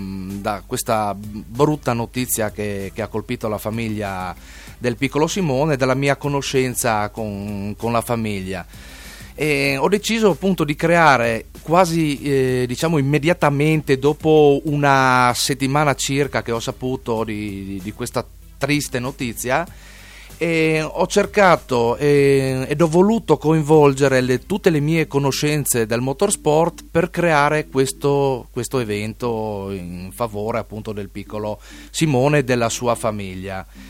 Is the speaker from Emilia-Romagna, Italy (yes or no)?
no; Friuli-Venezia Giulia, Italy; now in Codroipo, Italy; Io sono di Esemondi Sopra, ecco. Però abito da 10 anni comunque a Codroipo.